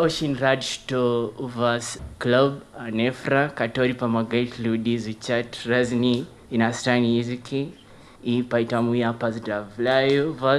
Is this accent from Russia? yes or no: no; Kenya; Russian is a second language; я из Кении.